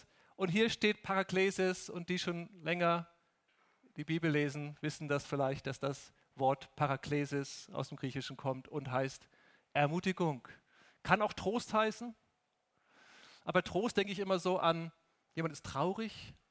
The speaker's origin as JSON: {"language": "German", "country": "Germany", "said": "Und ich war völlig baff, ich war völlig weg, völliger Kulturschock als Deutscher, dass sowas möglich ist in New York City."}